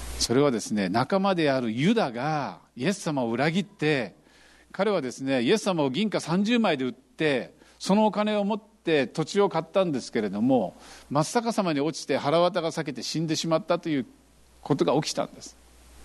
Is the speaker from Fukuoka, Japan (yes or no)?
yes; Kitakyushu, Fukuoka, Japan; 私は九州生まれのですね、北九州に26年間住んでいて、そこで生活基盤がありました。四国行ったこともないし、見たこともない。